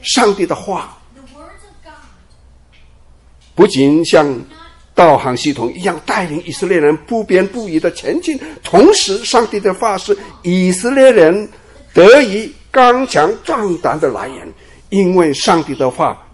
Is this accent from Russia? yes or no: no; East Taiwan, Taiwan; 你知道我出生在台湾东部小小的村落，当时乡下很多地区没有电，所以我住的地方也没有电